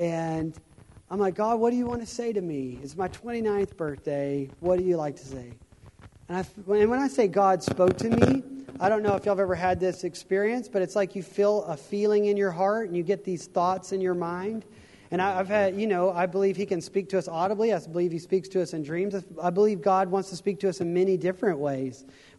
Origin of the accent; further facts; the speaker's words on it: Waco, Texas, United States; I was born and raised in Waco, Texas, still there.